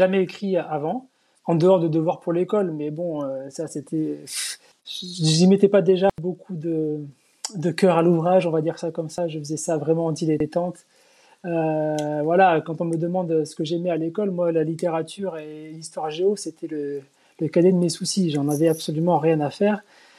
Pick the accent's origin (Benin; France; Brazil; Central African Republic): France; Blaye, Nouvelle-Aquitaine; Moi, j'ai grandi à Blaye.